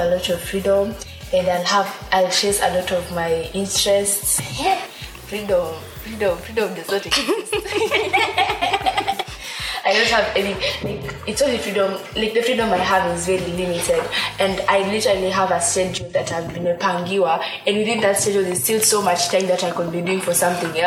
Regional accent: Nandi County, Kenya; I'm from Nandi, so I live in Nandi at the moment.

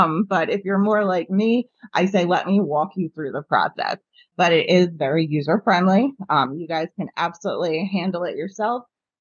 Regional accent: New Jersey, United States; So I'm from New Jersey. Marijuana in general now is legal here.

